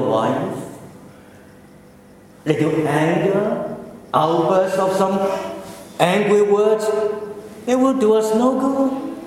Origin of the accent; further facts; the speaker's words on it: Australia; I live in this country. I'm Australian. I share the guilt of my people.